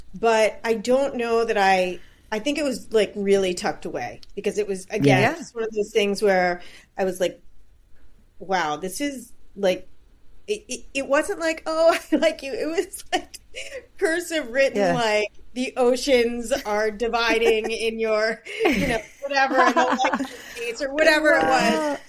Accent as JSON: {"language": "English", "town": "Seattle", "region": "Washington", "country": "United States", "tie": "born or raised there", "said": "I grew up in Seattle."}